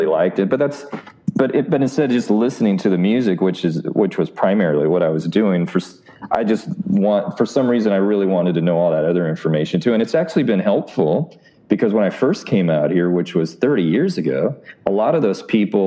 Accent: Kansas, United States; But I grew up in Kansas, right? There's no business there.

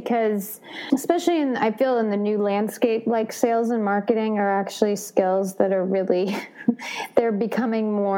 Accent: Boston, Massachusetts, United States; now in Los Angeles, United States; my experience when I first moved to LA was really gnarly. Like, It was just like, and I'm originally from Boston

